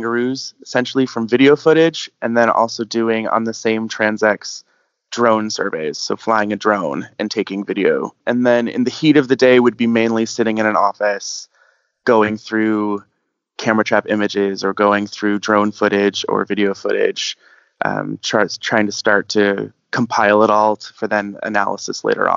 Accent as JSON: {"language": "English", "region": "California", "country": "United States", "said": "I come from Southern California, so we have quite a lot of wildfires there as well."}